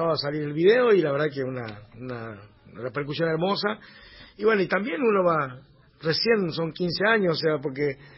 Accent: Argentina; yo me considero un argentino

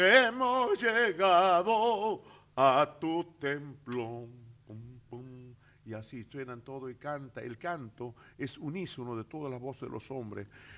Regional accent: Purmamarca, Jujuy, Argentina; No, en mi pueblo, en Purmamarca.

